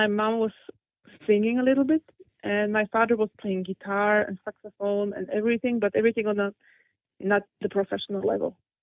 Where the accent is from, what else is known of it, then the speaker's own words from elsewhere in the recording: Bratislava, Bratislava Region, Slovakia; English is a second language; I come from Slovakia, Bratislava, and Bratislava and Vienna are the two capital cities of Slovakia and Austria, which are really very close to each other.